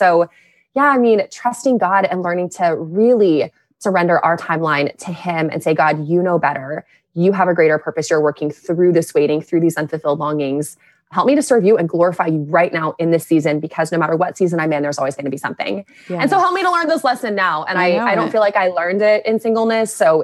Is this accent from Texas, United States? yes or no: yes; Texas, United States; So yeah, I am from Texas. And you know, people say everything's bigger in Texas.